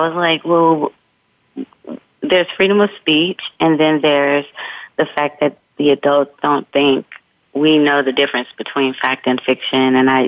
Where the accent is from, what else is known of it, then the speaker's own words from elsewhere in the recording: Oakland, California, United States; The thing about living in my neighborhood is everybody's got a talent. I'm from Oakland, California.